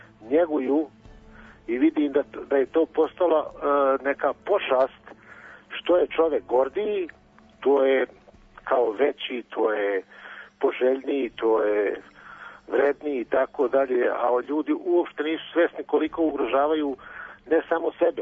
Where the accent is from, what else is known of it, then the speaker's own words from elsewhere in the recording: Banja Luka, Republika Srpska, Bosnia & Herzegovina; moved away as an adult; now in Germany; Ja sam iz Banja Luke, tu sam već 30 godina i tako.